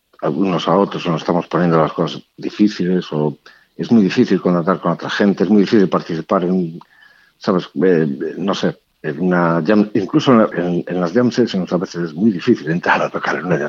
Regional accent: Galicia, Spain; yo estaba en un bar en Coruña, yo soy gallego, como ves, pues yo me he notado, ¿verdad?

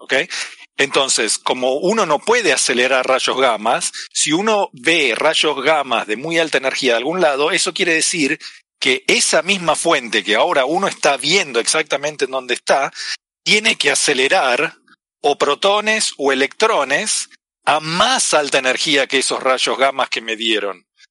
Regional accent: Argentina; accent: Argentine; tienen que perdonar mi acento argentino, como han notado.

